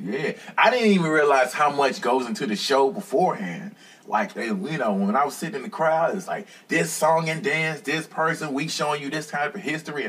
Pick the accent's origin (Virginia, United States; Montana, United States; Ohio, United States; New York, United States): Virginia, United States; Richmond; As of right now, performance wise, I mean Richmond because it's my hometown.